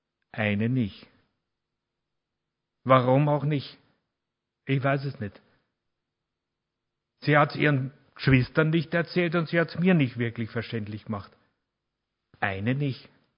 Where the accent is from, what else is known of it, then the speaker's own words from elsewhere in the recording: Austria; accent: Austrian; außer meinem österreichischen Akzent